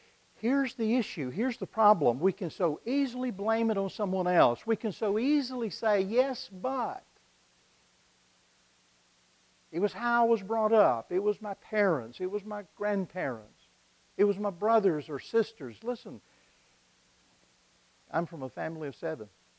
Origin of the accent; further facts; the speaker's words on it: Mississippi, United States; For a little church where I grew up in Mississippi, church of about 70, 75